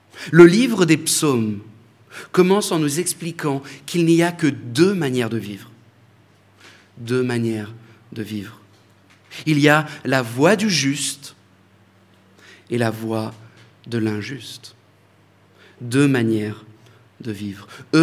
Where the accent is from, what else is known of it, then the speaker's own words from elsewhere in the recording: France; en tant que Français, moi je suis content, je pense que ça s'entend à ma voix